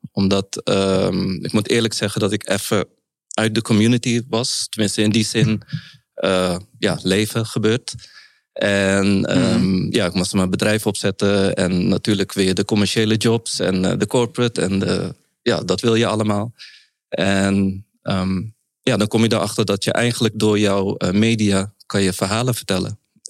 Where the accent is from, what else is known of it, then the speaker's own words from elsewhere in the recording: Rotterdam, South Holland, Netherlands; En ik zeg helaas, omdat het is natuurlijk mijn stad. Ik ben Rotterdammer.